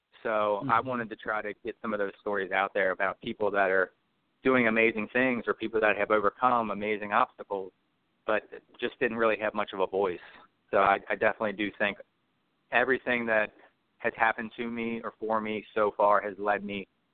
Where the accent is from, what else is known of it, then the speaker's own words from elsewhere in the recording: Cincinnati, Ohio, United States; Okay, I am from Cincinnati, Ohio, the youngest of four kids. I grew up on the west side of town.